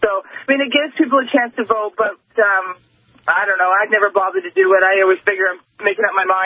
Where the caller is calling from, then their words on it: Canada; Well, I'm calling from Canada to tell you a little bit about how we vote early here.